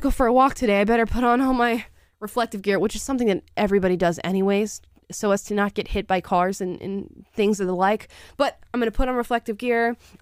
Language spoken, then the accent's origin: English; Louisiana, United States; I'm from Louisiana, where they still have sundown towns.